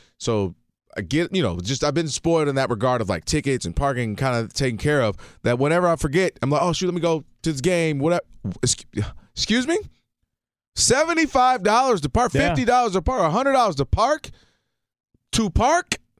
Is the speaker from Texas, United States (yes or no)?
no; Detroit, Michigan, United States; now in Los Angeles, United States; Like when I first moved here, right? I'm coming from Detroit and I want to watch the Lions.